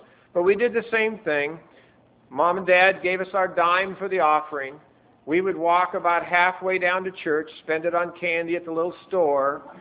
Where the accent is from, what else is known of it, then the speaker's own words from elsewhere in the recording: Butte, Montana, United States; When I was growing up in Montana, we lived in Butte when I was young